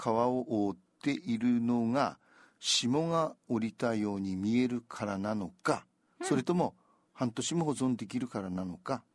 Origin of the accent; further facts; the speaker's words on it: Shizuoka, Japan; born there; 静岡県生まれの私たちは、冬瓜と呼んでいたが、